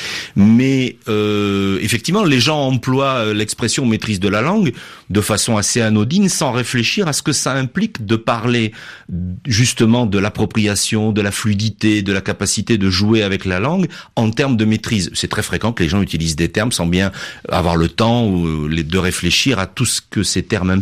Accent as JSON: {"language": "French", "town": "Marseille", "region": "Provence-Alpes-Côte d'Azur", "country": "France", "said": "l'une que je connais bien, c'est celle dont je suis issu, c'est la ville de Marseille."}